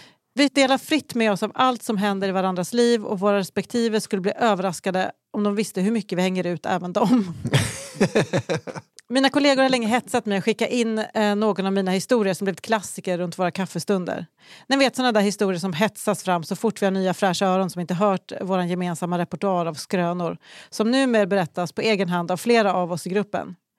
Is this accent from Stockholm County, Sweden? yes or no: no; Västerås, Västmanland County, Sweden; born or raised there